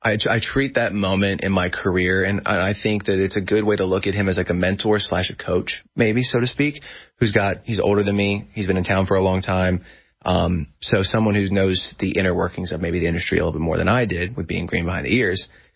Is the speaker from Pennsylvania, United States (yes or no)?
yes; Hershey, Pennsylvania, United States; Play the Giants Center in my hometown, Hershey, Pennsylvania, sold out my hometown arena.